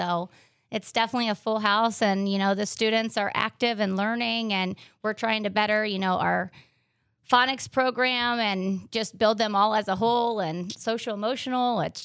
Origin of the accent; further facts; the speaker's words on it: Minster, Ohio, United States; Yeah, so I grew up in Minster.